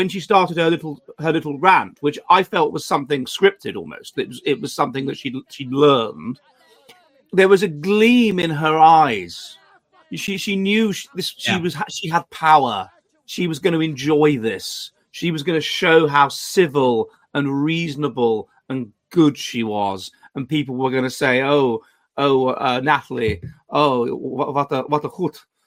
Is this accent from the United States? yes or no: no; England, United Kingdom; It's interesting, though, that we, as English people, have projected a great deal onto her.